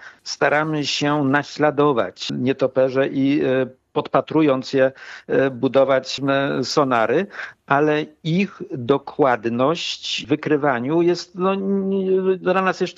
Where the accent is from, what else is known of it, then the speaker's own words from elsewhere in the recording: Poznań, Greater Poland Voivodeship, Poland; Ja jestem z Poznania.